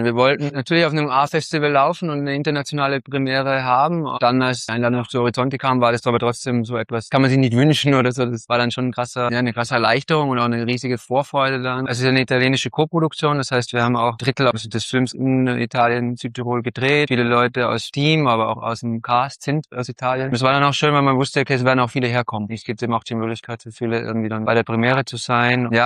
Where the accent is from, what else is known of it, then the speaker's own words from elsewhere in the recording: Tyrol, Austria; Also ich bin selber in Tirol im Zillertal aufgewachsen.